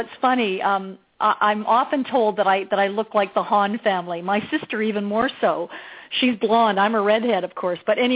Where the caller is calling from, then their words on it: Palm Desert, California, United States; I'm calling from Palm Desert now.